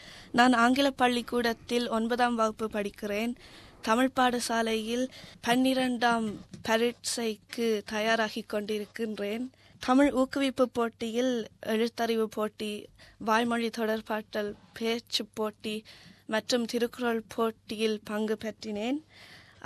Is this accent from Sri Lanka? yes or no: no; Australia; ஏனென்றால் சிறு வயதிலிருந்தே நான் ஆஸ்திரேலியா மண்ணில் தான் பிறந்து வளர்ந்தேன்.